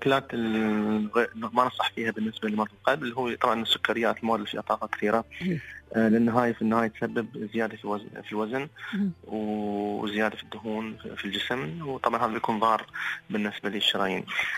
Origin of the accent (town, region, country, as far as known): United Arab Emirates